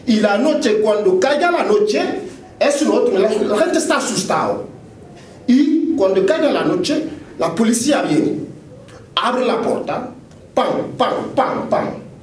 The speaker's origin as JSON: {"language": "Spanish", "country": "Guinea", "second_language": "Spanish", "moved": "yes", "lives_now": "Spain", "said": "cuando le he presentado a la gente que yo soy de Guinea Conakry"}